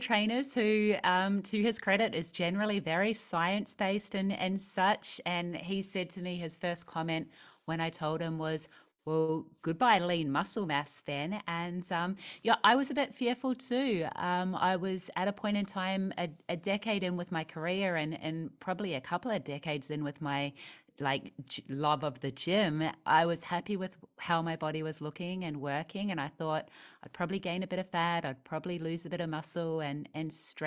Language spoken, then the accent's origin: English; New Zealand; passing trucks full of sheep on their way to slaughter where I grew up in New Zealand.